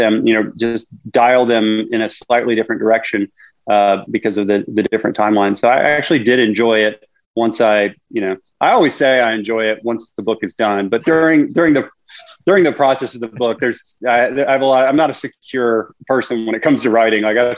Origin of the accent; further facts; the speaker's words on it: Memphis, Tennessee, United States; also born or lived in Miami; Born and raised. I lived in Miami for a few years, but the rest of the time I've been here in Memphis.